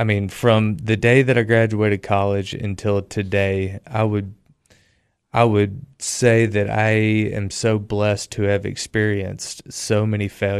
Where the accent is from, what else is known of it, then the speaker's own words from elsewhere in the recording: Memphis, Tennessee, United States; also born or lived in Jackson, United States; I was born in Madison County, Jackson, yep. Tennessee.